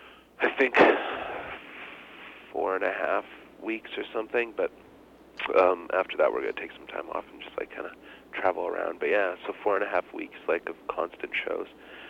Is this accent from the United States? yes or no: no; Winnipeg, Manitoba, Canada; Yeah, we're from Winnipeg too. We like it here.